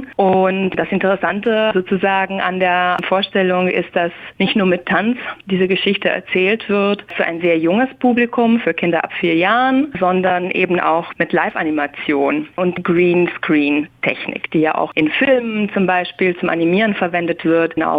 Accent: Sibiu, Sibiu County, Romania; now in Düsseldorf, Germany; weil ich ja aus Sibiu komme. Das ist ja meine Heimatstadt. Mittlerweile lebe ich und arbeite ich in Deutschland, eben als Dramaturgin am Theater, am FFT in Düsseldorf.

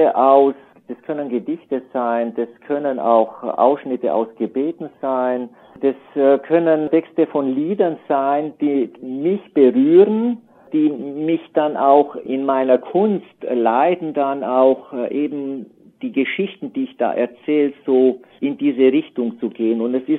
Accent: Romania; moved away; ich bin ja auch aus Rumänien

